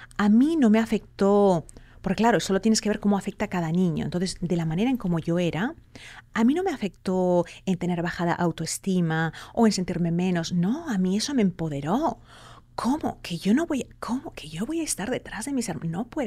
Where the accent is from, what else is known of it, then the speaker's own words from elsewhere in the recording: Spain; moved away; yo, de hecho, me fui de España por la situación que yo había vivido.